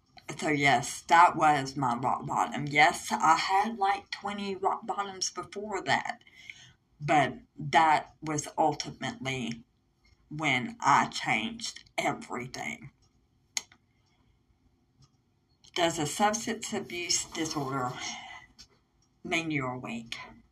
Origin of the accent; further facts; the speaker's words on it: Arkansas, United States; in my hometown in Southwest Arkansas